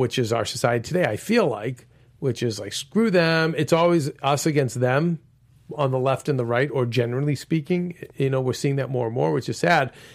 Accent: Boston, Massachusetts, United States; I mean, I'm from Boston, so, racism, and it can be the bad Bostonians are bad.

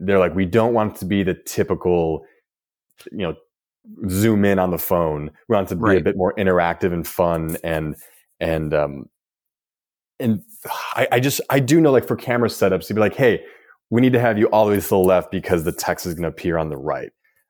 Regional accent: Chicago, Illinois, United States; now in Los Angeles, United States; And, you know, as an American, you know, I grew up in Chicago. We have the Field Museum, Museum of Science mm-hmm. Industry, Planetarium.

